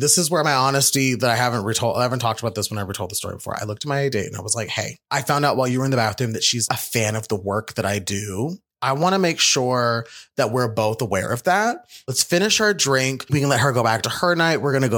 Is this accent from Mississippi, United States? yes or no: no; Phoenix, Arizona, United States; now in Chicago, United States; Because if you don't know, I grew up in Phoenix, Arizona. I have now lived in Chicago.